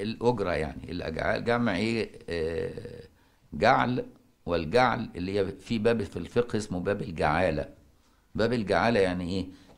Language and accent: Arabic; Cairo, Cairo Governorate, Egypt; انا ما نشاتش في الارياف، اتولدت في القاهره وطول عمري عايش في القاهره، لكن ابويا نشا في الارياف في بلد في المنوفيه